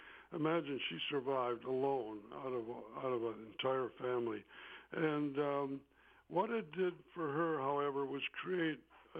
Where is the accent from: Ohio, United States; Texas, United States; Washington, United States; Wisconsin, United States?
Wisconsin, United States; Racine; it was the town it was. You know, it was a factory town, and it was full of noises and sounds and smells, and it was very simple. We were all rather poor